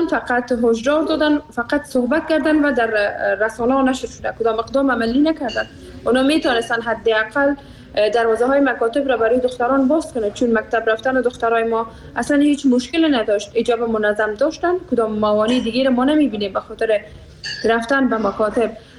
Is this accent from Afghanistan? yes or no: yes; Afghanistan; ماهایی که بیرون از افغانستان هستیم